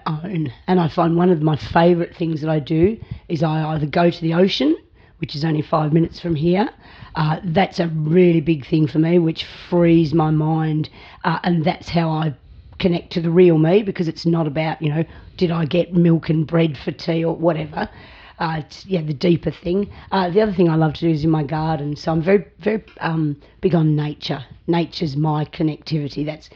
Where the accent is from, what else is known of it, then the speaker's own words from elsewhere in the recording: Port Fairy, Victoria, Australia; born there; in Port Ferry, small town in Victoria. And here I am, not far from where I was born.